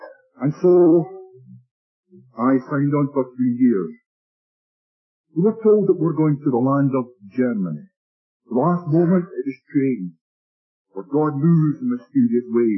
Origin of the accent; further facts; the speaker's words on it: Glasgow, Scotland, United Kingdom; also born or lived in Fife; I was born in Fife in Scotland didn't prosper during the war years, and the whole thing went. Not a penny left. And so we moved to Glasgow to live. My father took up job. We spent the war years in Glasgow during the Blitz.